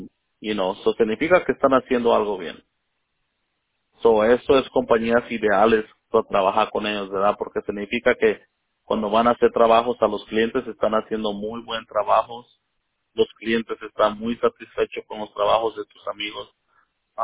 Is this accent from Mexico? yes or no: yes; Mexico; Yo soy mexicano, pero tengo muchos amigos de Guatemala y Centroamérica.